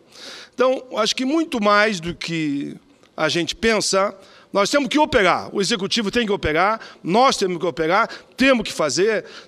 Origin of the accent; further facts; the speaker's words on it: Canoas, Rio Grande do Sul, Brazil; Então, quero fazer um apelo na minha cidade, em Canoas